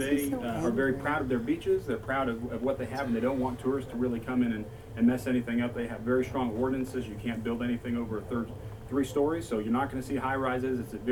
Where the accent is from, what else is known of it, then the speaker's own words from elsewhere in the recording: California, United States; I'm a native from Southern California